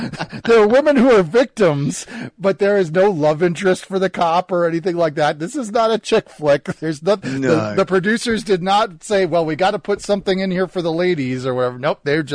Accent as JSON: {"language": "English", "town": "Chicago", "region": "Illinois", "country": "United States", "tie": "born or raised there", "said": "I mean, I grew up in the Chicago area, bowling. We are given a bowling ball at an early age. I was in youth bowling leagues growing up."}